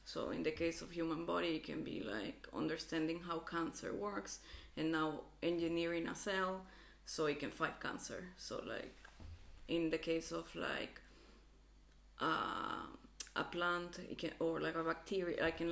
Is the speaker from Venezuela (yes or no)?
yes; Venezuela; at least where I grew up in Venezuela